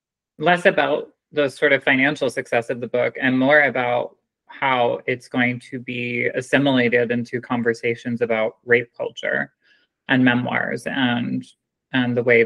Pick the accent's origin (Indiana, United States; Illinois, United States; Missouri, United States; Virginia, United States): Virginia, United States; Virginia Beach; Yeah, I grew up in Virginia, in Southeast Virginia, Virginia Beach.